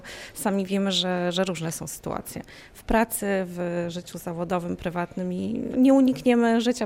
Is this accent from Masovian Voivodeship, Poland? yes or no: yes; Siedlce, Masovian Voivodeship, Poland; Córka ma 12 lat, jesteśmy z Siedlec, więc kawałeczek drogi przebyliśmy.